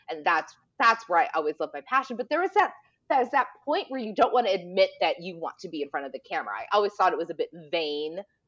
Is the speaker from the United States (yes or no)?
yes; Bartlett, Illinois, United States; And then growing up in the Chicago suburbs in Bartlett, there was not a lot of people that looked like me.